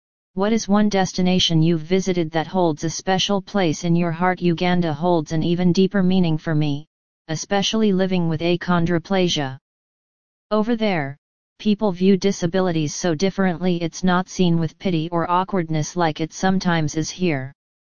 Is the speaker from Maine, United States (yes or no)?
yes; Maine, United States; also born or lived in Massachusetts; I did a lot of growing up in Maine, found peace in nature, realized I could actually be athletic on the water and slopes, and Maine became more of a home to me than Massachusetts ever was.